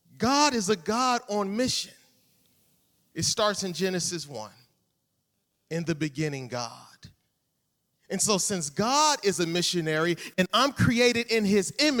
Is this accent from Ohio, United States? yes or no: yes; Cleveland, Ohio, United States; now in Toledo, United States; especially in Toledo, I'm from Cleveland, don't boo me.